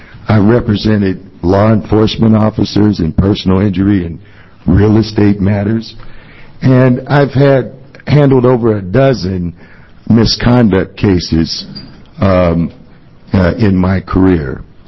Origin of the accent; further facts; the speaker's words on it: Portland, Oregon, United States; I'm born and raised in Portland, Oregon. Educated across the street at Willamette University.